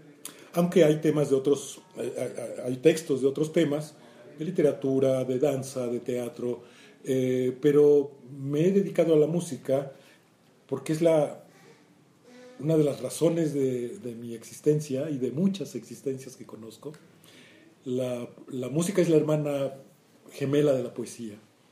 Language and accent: Spanish; Veracruz, Mexico; Yo soy de Veracruz, allá me echaron a perder desde niño, las décimas jarochas, la manera como degustamos allá las palabras es como escribo.